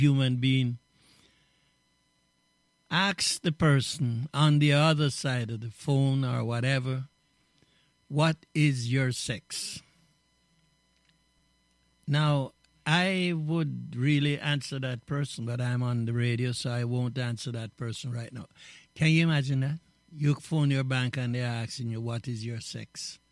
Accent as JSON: {"language": "English", "town": "Christiana", "region": "Manchester", "country": "Jamaica", "tie": "born or raised there", "said": "I remember growing up in Jamaica, I can remember the average driveway had 2-3 cars in it. In Jamaica, the standard of living was that high. I grew up in an area in Manchester, Shodley Christiana, around that area"}